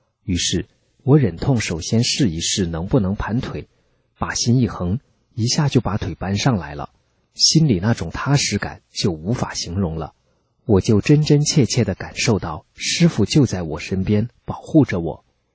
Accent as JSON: {"language": "Chinese", "country": "China"}